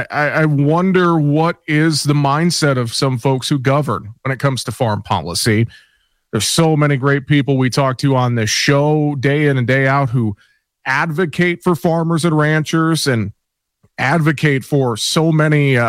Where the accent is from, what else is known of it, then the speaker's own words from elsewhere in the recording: Iowa, United States; water quality efforts in the state of Iowa. So important, and it's good to see that continuing across my home state.